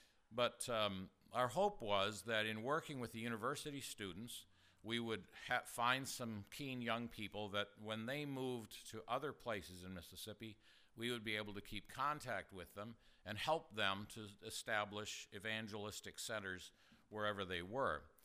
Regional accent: Ontario, Canada; also born or lived in Michigan, United States; now in United States; the fact is that we grew up in the Deep South. That's southern Ontario in Canada.

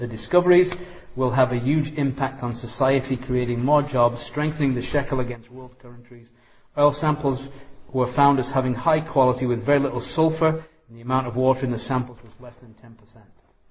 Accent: England, United Kingdom; Growing up in England, our oranges were Jaffa oranges.

